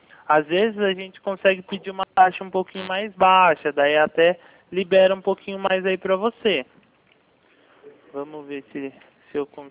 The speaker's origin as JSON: {"language": "Portuguese", "town": "Bragança Paulista", "region": "São Paulo", "country": "Brazil", "said": "Eu sou aqui de Bragança Paulista, Elisângela."}